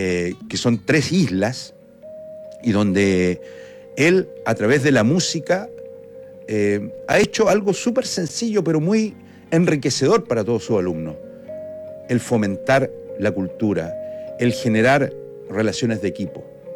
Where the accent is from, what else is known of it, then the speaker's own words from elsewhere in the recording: Aysén, Chile; son de mi tierra, de Aysén.